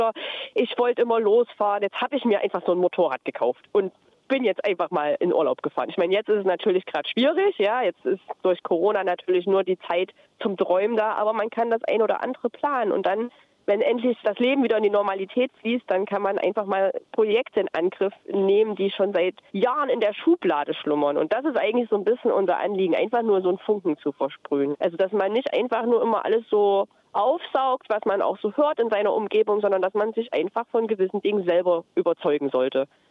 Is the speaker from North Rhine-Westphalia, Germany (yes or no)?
no; Thuringia, Germany; Anne, Johannes und ich, wir kommen tatsächlich aus Thüringen, aus der Gegend sozusagen.